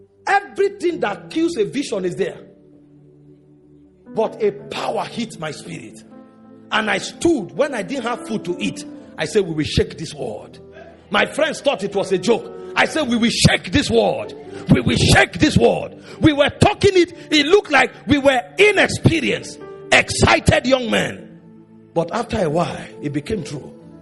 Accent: Benue, Nigeria; I wasn't born in Lagos. I wasn't born in Port Harcourt. I wasn't born in Ibadan. I wasn't born in Abuja. I came from Benue.

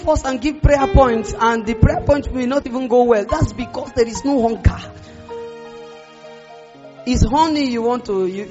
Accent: Nigeria; accent: Nigerian English; I'm using Nigerian English.

